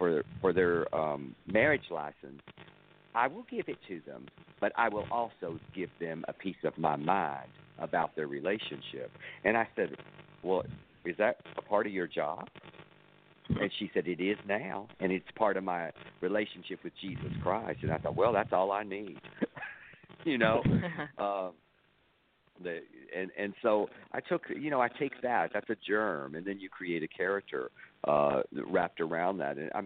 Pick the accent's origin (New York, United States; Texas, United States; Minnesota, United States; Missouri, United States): Texas, United States; Winters; when I was a little boy, growing up in Winters, Texas, where Sorted Lives is set